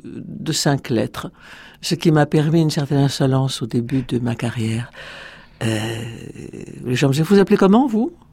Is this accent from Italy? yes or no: no; Montpellier, Occitanie, France; born there; Je suis née à Montpellier parce que mon père était corse.